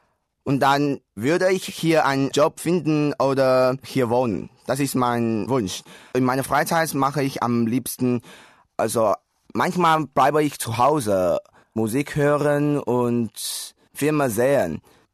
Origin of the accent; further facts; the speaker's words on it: Taiwan; German is a second language; ich komme aus Taiwan. Ich wurde im Jahr 1988 geboren und ich lerne Deutsch, weil ich eine zweite Fremdsprache lernen wollte.